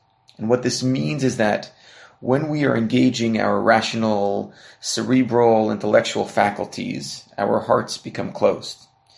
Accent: Bergenfield, New Jersey, United States; now in Israel; 19-year-old boy from Bergenfield, New Jersey, who grew up in my hometown, who came here to study in Israel

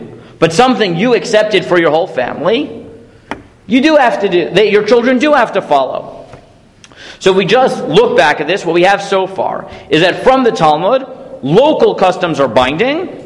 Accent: United States; I'd never heard it, but that's because I grew up in the States.

